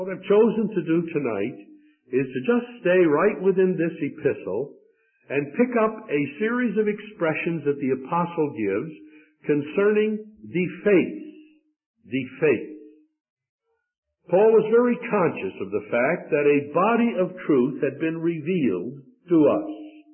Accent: Midwest, United States; Now I confess that I'm a landlubber. I grew up in the Midwest, so far from the oceans that I'm not fully sure that I have any perspective of the tragedy and the disaster of shipwreck.

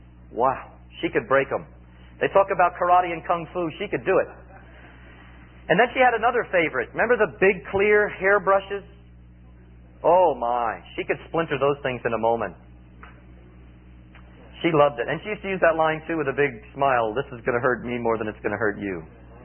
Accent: United States; born there; I was born in America

